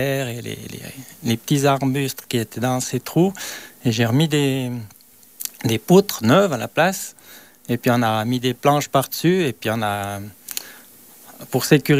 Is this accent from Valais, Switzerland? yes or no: yes; Vercorin, Valais, Switzerland; also born or lived in Chalais; Bon, je suis né à Chalais. Et puis après, je suis monté à Vercorin, donc je connais vraiment par cœur le coin.